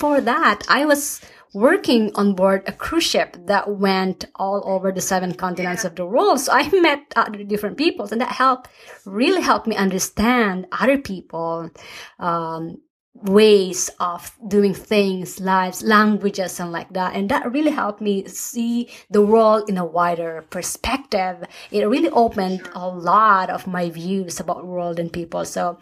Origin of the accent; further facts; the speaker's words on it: Philippines; moved away; also born or lived in United States / Norway; I grew up in the Philippines. We moved to the US in late 90s and then met my husband, and now living in Norway half of the time and half of the time in the US.